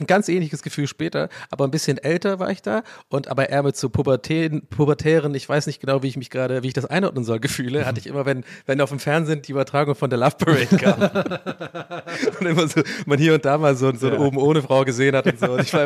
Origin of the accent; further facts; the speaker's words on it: Tübingen, Baden-Württemberg, Germany; Also, aber ich hatte bei uns in Tübingen und so oder auf den Dörfern ist es halt auch eher so ein bisschen.